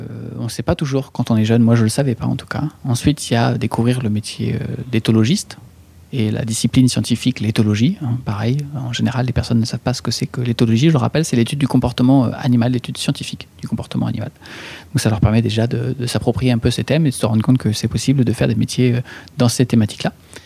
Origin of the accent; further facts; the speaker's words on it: Normandy, France; Moi, je suis normand de base